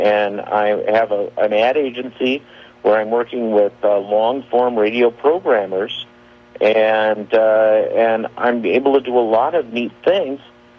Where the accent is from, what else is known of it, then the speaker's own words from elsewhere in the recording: Minnetonka, Minnesota, United States; And a buddy of mine that I grew up with out in Tonka is having a business lunch.